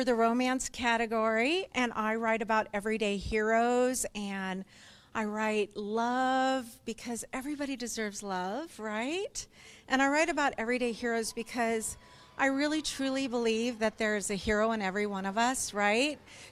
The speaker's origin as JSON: {"language": "English", "region": "Colorado", "country": "United States", "lives_now": "Littleton, United States", "said": "From Colorado, live in Littleton, Colorado, so yeah."}